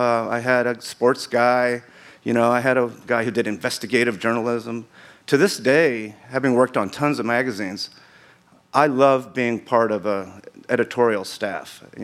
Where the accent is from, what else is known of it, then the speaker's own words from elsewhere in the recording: Alpine, Texas, United States; born there; my dad, that's the reason I was born in Alpine. My dad played baseball there for about 3 or 4 years.